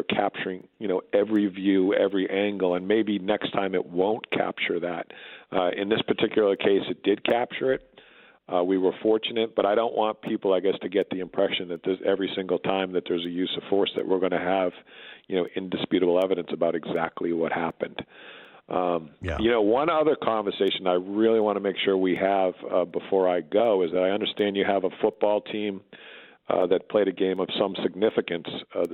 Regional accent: Massachusetts, United States; you know, I grew up in Massachusetts, as you know.

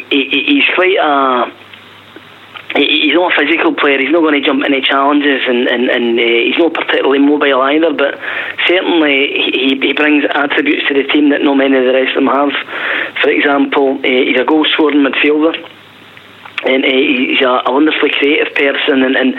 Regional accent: Govan, Scotland, United Kingdom; I'm born and bred in Govan, and I stayed in Crossland Road where Rangers fans parked their car

